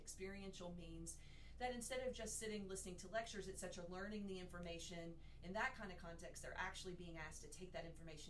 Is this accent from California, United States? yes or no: no; Lexington, Kentucky, United States; I'm actually originally from here. So I was born and raised in Lexington. My family moved around a bit. I came back here for high school.